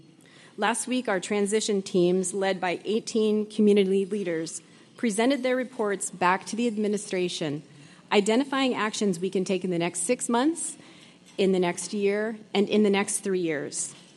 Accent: Alaska, United States; I grew up in the Valley and have lived here in Anchorage for over 26 years.

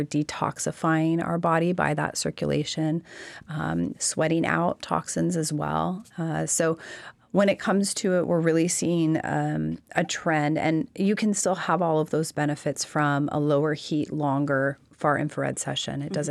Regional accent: Alaska, United States; Growing up in Alaska, I'm not one that loves cold water, so kind of stay away from those.

